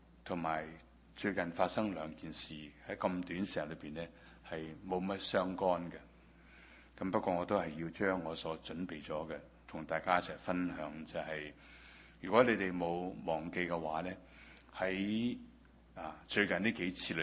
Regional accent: China; 给我们中国人的说话是怎样的，他说功高过主。

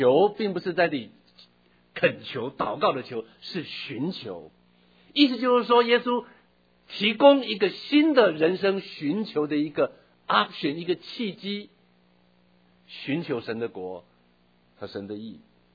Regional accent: Taitung County, Taiwan; 我小时候在台东一个所谓的传统市场的菜市场的入口处

